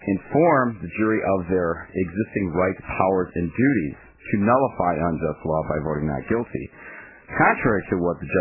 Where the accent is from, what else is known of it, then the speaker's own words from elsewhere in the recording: Chicago, Illinois, United States; But on the other hand, as a Chicagoan, I'm kind of glad to see the White Sox.